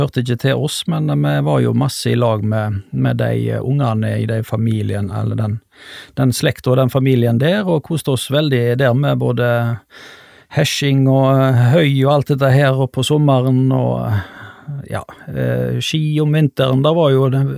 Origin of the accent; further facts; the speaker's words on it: Stord, Vestland, Norway; ja, jeg er født og oppvokst på Stord, så jeg er nest yngst i en søskenflokk på 4.